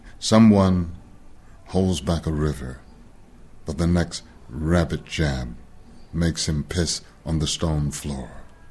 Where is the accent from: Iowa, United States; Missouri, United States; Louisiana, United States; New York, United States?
Louisiana, United States; For me, I grew up in Louisiana in the segregated society in the 1950s